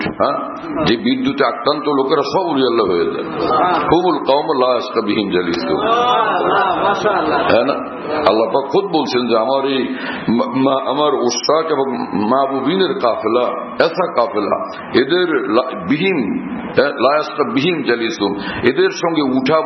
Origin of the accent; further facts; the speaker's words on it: Shariatpur, Dhaka Division, Bangladesh; আমার বাড়ি শরীয়তপুরের সেই এলাকায় যেখানে গাঁজাখোরদের এই দরবার টরবার থাকে